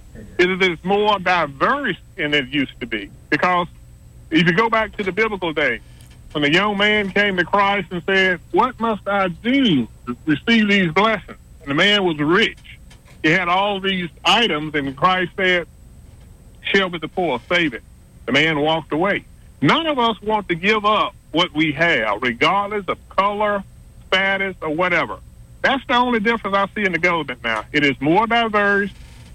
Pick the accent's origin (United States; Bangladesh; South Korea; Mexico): United States; Alabama; Here in Alabama, I grew up in Alabama.